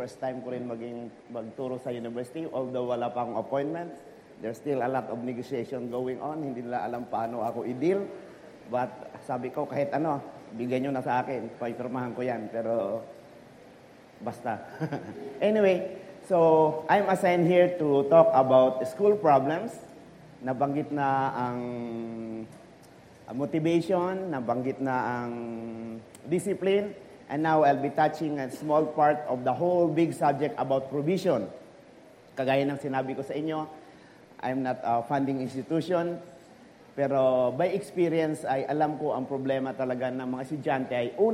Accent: Mindanao, Philippines; Ganun kahirap noon kasi I'm from Mindanao. We are 8 children.

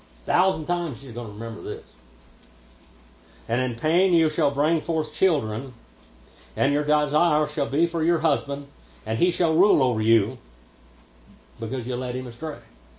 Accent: California, United States; I'm Native American. I'm Indian. And when I grew up, my family came to California out of Oklahoma Indian Territory for one reason, so they could own property.

